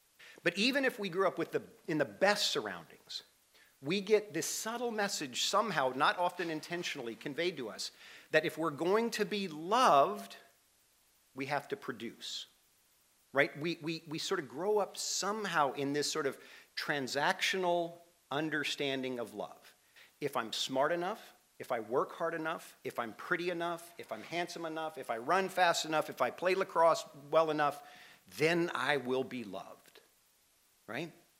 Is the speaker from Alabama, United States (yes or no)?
yes; Huntsville, Alabama, United States; also born or lived in Columbia, South Carolina; now in Charleston, United States; And I grew up in Huntsville, Alabama. The only place I've ever been in my life that is more miserable in the summer than Huntsville, Alabama, is where I spent the last 18 years of my life before coming to Charleston, and that's Columbia, South Carolina.